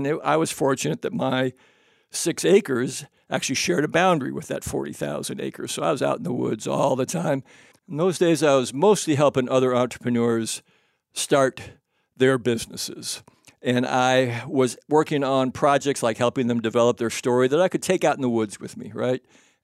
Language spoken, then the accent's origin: English; Country Club Hills, Illinois, United States; also born or lived in Mississippi; I was born in Mississippi, but I spent the years of about 5 to what, probably about 14, in a brand new little town called Country Club Hills. There were no country clubs and there were no hills. It was northern Illinois, about 60 miles southwest of Chicago.